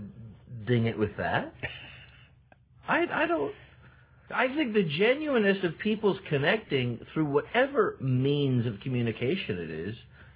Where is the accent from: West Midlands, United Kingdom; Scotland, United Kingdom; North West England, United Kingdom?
Scotland, United Kingdom; I'm Scottish, too.